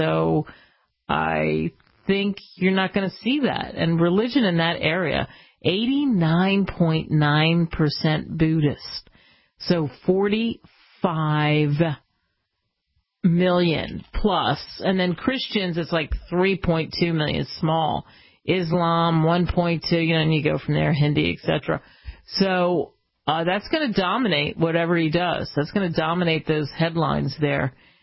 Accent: Philadelphia, Pennsylvania, United States; born or raised there

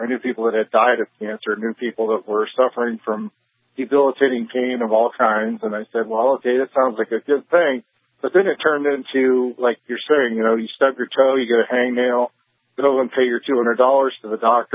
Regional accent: California, United States; now in Wyoming, United States; Now I want to mention that I'm from California originally, and I'm in Wyoming now.

